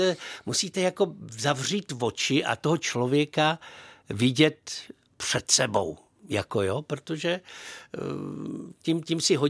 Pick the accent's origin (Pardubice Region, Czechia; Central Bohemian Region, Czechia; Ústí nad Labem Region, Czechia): Pardubice Region, Czechia; Letohrad; já jsem jako tedy Letohraďák